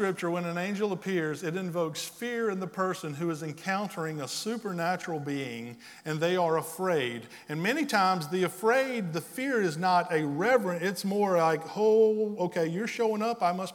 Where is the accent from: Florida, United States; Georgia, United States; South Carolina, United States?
South Carolina, United States; Wallace; I grew up in Wallace. So when you tell people where you live, you say, well, you know where Bennettsville is, right? Yeah, well, right there by Bennettsville.